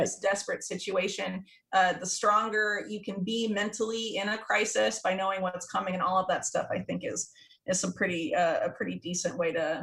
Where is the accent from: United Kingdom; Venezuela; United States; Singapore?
United States; the South; like I grew up in the South, a lot of those rural communities and like Appalachia